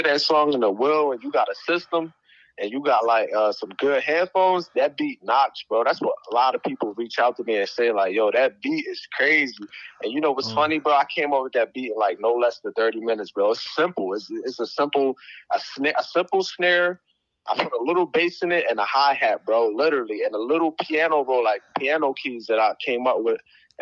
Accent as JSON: {"language": "English", "town": "Philadelphia", "region": "Pennsylvania", "country": "United States", "said": "because I'm from Philadelphia"}